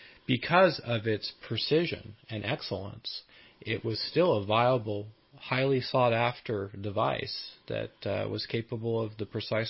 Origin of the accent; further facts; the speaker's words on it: California, United States; But since I grew up in the Bay Area, I figured I would do my undergraduate work here in Berkeley